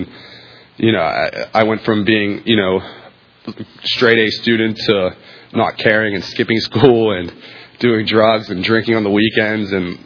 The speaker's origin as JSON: {"language": "English", "town": "Pittsburgh", "region": "Pennsylvania", "country": "United States", "tie": "born or raised there", "said": "I grew up in Pittsburgh. I was born in Pittsburgh. I'm the youngest of three children. I come from a family of drug addicts and alcoholics."}